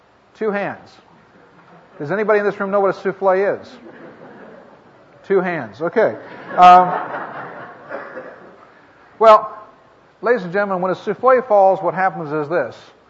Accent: California, United States; born there; Now, I am actually originally from California. That's where I was born.

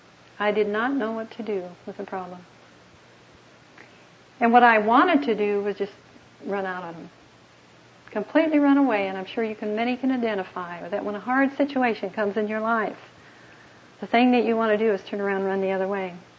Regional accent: Council Bluffs, Iowa, United States; And by the way, we're both from Iowa. We came from the small town, or he came from the small town in Iowa to Council Bluffs, which is my hometown.

